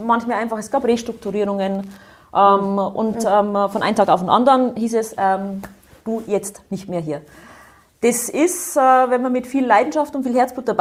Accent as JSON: {"language": "German", "region": "Bavaria", "country": "Germany", "tie": "born or raised there", "said": "Ich bin im Bayerischen Wald aufgewachsen, also in durchaus schneesicheren Region."}